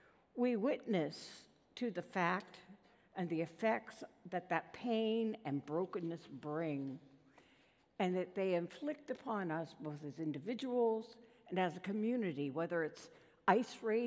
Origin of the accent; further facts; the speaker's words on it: Pennsylvania, United States; When I was a little child growing up in Pennsylvania, I remember how disappointed we would be if it ended up being a brown Christmas